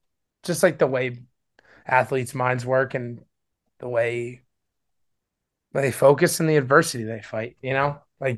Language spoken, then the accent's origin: English; New Jersey, United States; Well, I'm from New Jersey, so I'm kind of a beach bum.